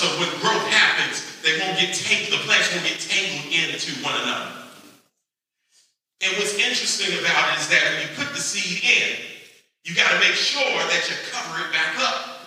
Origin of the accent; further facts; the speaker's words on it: Maryland, United States; because I grew up in Maryland